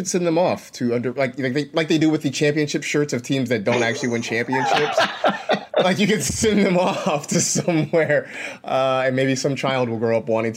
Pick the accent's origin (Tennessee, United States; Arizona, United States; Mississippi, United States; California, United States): California, United States; I grew up in California and we don't have them.